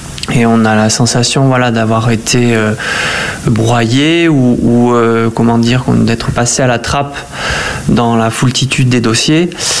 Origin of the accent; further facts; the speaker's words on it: France; nous, en tant que Français, ma famille